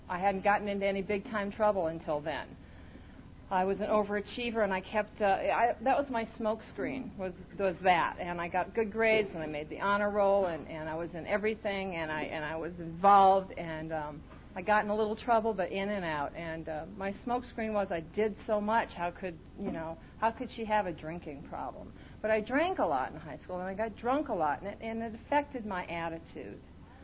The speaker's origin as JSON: {"language": "English", "region": "Iowa", "country": "United States", "tie": "born or raised there", "said": "I grew up in Iowa, and that was my very first resentment from the moment I could realize where I was."}